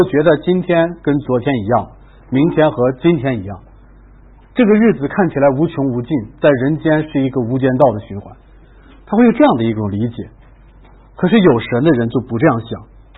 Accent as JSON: {"language": "Chinese", "country": "China", "said": "我发现我们中国人的伟大的文学作品跟西方相比，有一个方面是毫不逊色的"}